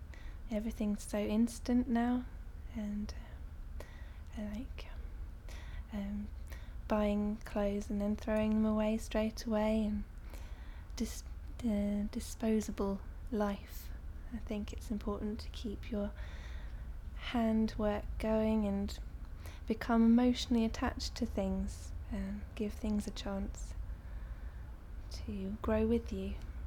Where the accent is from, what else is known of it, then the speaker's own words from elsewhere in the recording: Brighton, South East England, United Kingdom; I'm 25 years old, and I'm from Brighton.